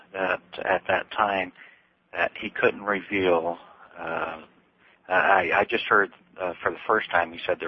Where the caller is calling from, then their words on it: Seattle, Washington, United States; I'm calling from Seattle. I listen on Como 1000 Talk Radio.